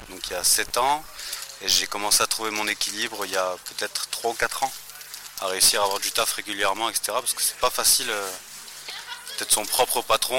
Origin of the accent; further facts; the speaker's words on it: Provence-Alpes-Côte d'Azur, France; m'a emmené voir un dégrafeur qui faisait une fresque dans ma ville natale, à côté de Toulon.